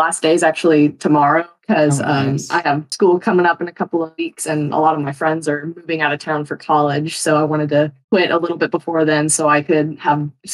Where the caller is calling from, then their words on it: Panama City Beach, Florida, United States; I'm calling from Panama City Beach, Florida.